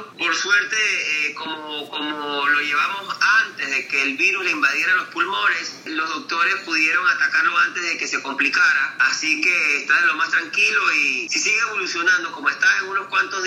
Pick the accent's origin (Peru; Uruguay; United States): United States; Miami, Florida; Nosotros crecimos en Miami también, y Miami, tú sabes que Miami es Cuba.